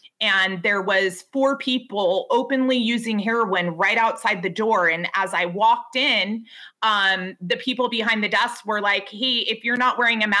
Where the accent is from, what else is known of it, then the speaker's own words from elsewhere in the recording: Lake Stevens, Washington, United States; I'm from Lake Stevens.